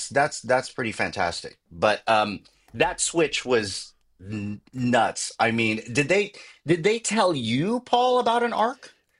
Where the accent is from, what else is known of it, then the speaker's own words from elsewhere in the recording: Philippines; no one knows I'm Filipino because I've